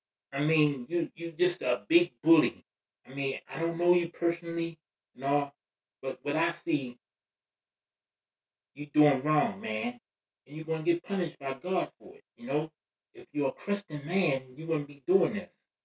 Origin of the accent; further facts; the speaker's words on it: United States; You know, I'm American, so I have that right to speak like